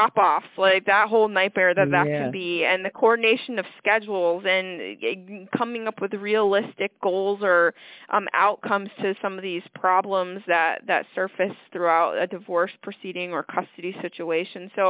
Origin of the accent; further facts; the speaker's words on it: Vermont, United States; Well, I grew up in New England, so in New England, you played hockey, period.